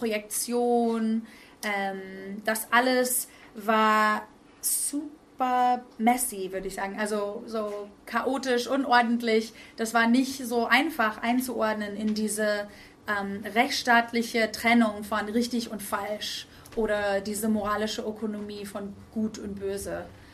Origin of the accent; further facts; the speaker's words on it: United States; German is a second language; moved away; also ich bin in den Staaten groß geworden, vielleicht hört ihr das auch in meinem Akzent